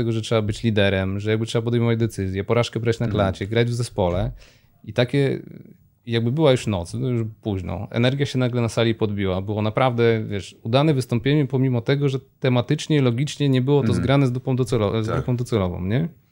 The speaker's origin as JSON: {"language": "Polish", "town": "Szczecinek", "region": "West Pomeranian Voivodeship", "country": "Poland", "also_born_or_lived": "Poznań / Wrocław / Sydney / Bangkok", "lives_now": "Warsaw, Poland", "said": "Jestem ze Szczecinka, ale mieszkałem i w Poznaniu, i we Wrocławiu, i w Sydney, i w Bangkoku, i w Dubaju, i teraz trafiłem tu do Warszawy. No i w Warszawie mieszkam krótko"}